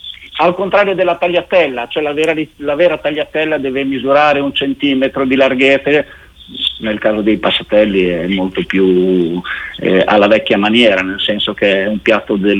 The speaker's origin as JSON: {"language": "Italian", "region": "Emilia-Romagna", "country": "Italy", "said": "romagnoli ruspanti, le chiamiamo alcanoci."}